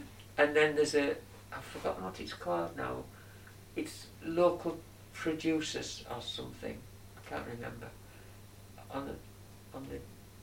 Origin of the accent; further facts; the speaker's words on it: Stokesley, Yorkshire and the Humber, United Kingdom; yes. And like Alan, I was born and bred in Stokesley.